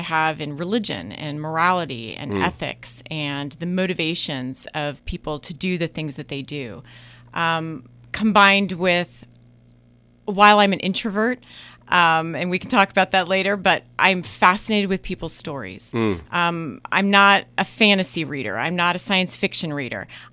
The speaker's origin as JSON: {"language": "English", "town": "Los Angeles", "region": "California", "country": "United States", "tie": "born or raised there", "also_born_or_lived": "Hollywood / Woodland Hills", "lives_now": "Fullerton, United States", "said": "I was born in California Hospital, which is really downtown."}